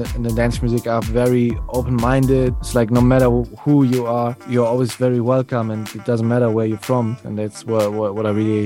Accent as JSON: {"language": "English", "country": "Germany", "tie": "born or raised there", "said": "So I grew up in Germany, and I'm coming from a not very musical family, actually."}